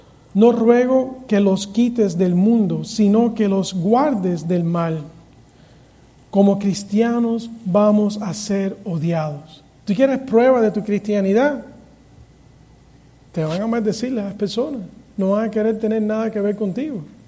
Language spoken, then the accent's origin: Spanish; Hialeah, Florida, United States; nos criamos en Hialeah, pero yo siempre viví en el lado de los americanos, los rednecks